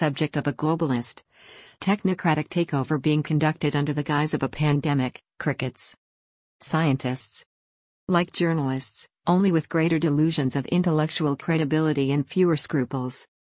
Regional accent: England, United Kingdom; it has been something of a disappointment to me as an Englishman to see how swiftly most of my compatriots have caved to masked tyranny

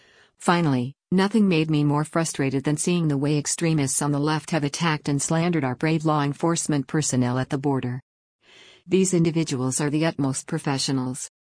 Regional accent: Mobile, Alabama, United States; an illegal immigrant struck and killed an innocent school teacher in my hometown of Mobile.

